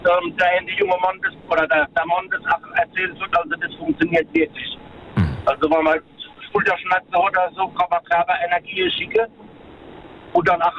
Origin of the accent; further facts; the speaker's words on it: Römerberg, Rhineland-Palatinate, Germany; Ich komme aus Römerberg.